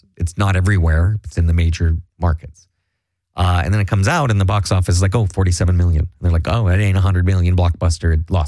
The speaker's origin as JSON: {"language": "English", "country": "Ireland", "said": "I'm Irish."}